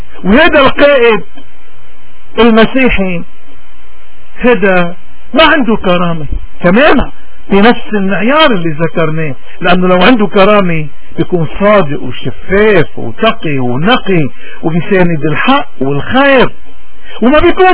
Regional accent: Lebanon; من هون نحن اليوم كلبنانيين لا ضروري نربط معايير الإيمان ونكون فاهمين هالمعايير هيدي بما يجري بوطننا المحتل

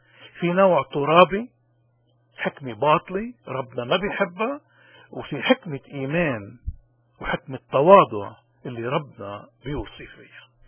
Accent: Lebanon; ما أحواجنا نحن اليوم كلبنانيين بلبنان وببلاد الاغتراب

